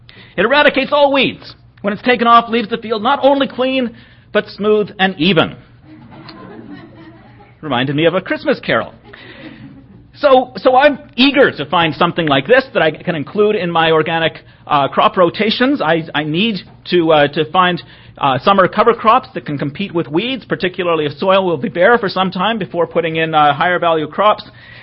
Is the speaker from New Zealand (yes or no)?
no; Canada; now in United States; And I'm a Canadian. I'm actually moving back to Canada in a few weeks